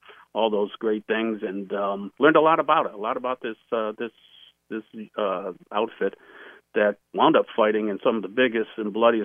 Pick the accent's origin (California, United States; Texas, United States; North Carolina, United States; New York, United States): New York, United States; Mechanicville; now in Saratoga Springs, United States; I was born and raised in Mechanicville. I've lived in Saratoga Springs for the last 35 years or more.